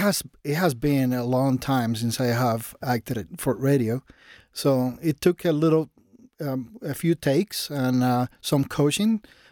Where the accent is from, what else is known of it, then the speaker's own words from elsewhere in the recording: Cuba; Because I'm from Cuba.